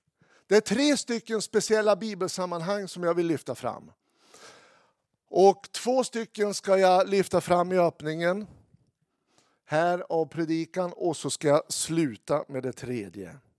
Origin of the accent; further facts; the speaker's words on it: Umeå, Västerbotten County, Sweden; så född och uppväxt i Umeå, 59 år.